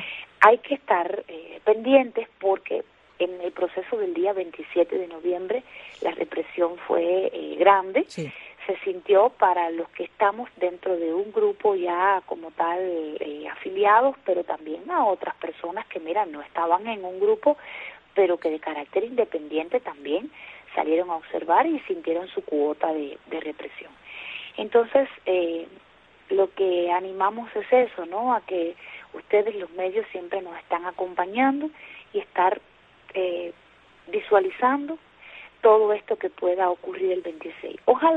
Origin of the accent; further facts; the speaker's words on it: Antilla, Holguín, Cuba; moved away as an adult; now in Havana, Cuba; en el pueblo donde yo nací, donde yo me crié toda mi vida, hasta venir a La Habana ya de 30 años de edad, Antilla, un pueblo muy pequeñito, creo que el más pequeño de toda nuestra isla